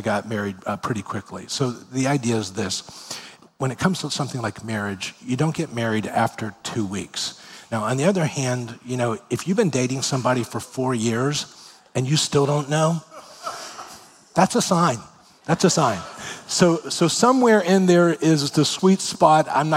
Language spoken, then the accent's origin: English; Miami, Florida, United States; and I was raised in Miami, Florida, where it is warm.